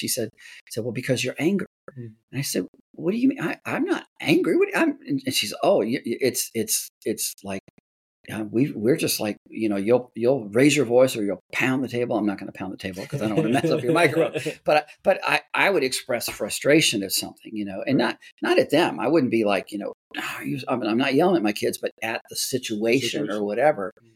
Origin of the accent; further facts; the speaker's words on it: United States; I'm an American. I understand we have the freedom to have a say.